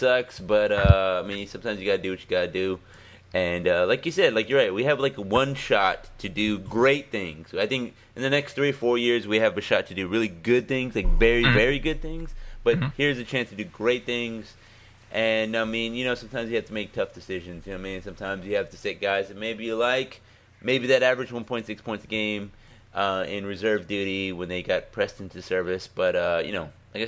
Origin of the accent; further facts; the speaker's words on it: United States; because I found me a new situation because I'm an American and that's how we do things.